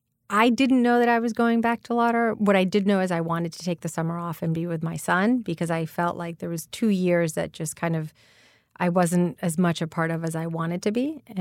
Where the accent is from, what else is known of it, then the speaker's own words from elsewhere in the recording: Puerto Rico; we have an American passport, but we're from Puerto Rico.